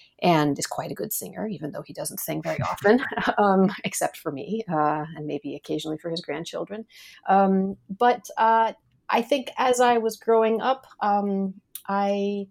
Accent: Iran; I'm Iranian American in a very literal sense. My mother is American from Texas, and married and met my father in the early 1970s when my father was studying and getting his PhD at Indiana University. So they moved to Iran and had me

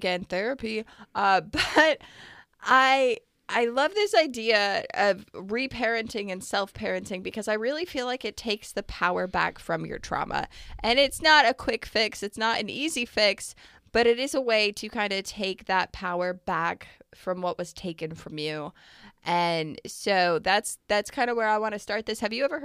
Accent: United States; Well, number one, as an American, I love the accent.

